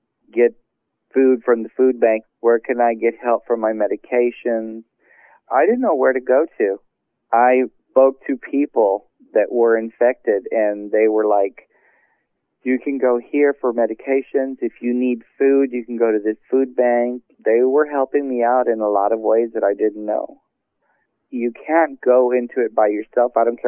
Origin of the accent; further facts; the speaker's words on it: San Antonio, Texas, United States; I'm from San Antonio, Texas